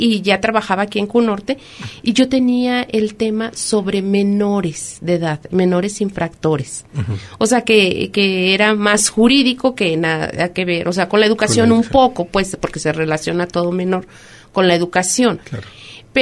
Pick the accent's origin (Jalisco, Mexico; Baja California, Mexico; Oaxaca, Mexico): Jalisco, Mexico; Colotlán; also born or lived in Mexico City; yo soy de aquí de Colotlán. Nací nada más en México, Distrito Federal, y inmediatamente del nacimiento nos mudamos aquí a Colotlán. De aquí son mis papás y siempre he estado aquí